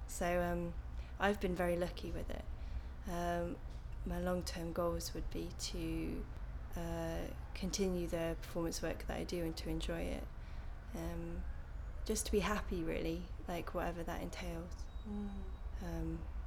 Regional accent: the north of England, United Kingdom; Up north there's a very definitive sense of community where I was from.

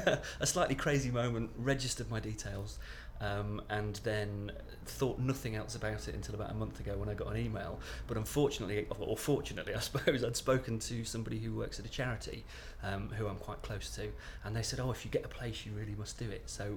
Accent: Eccleshall, West Midlands, United Kingdom; My date of birth is the 28th of March 1977 and I'm from Eccleshall in Staffordshire.

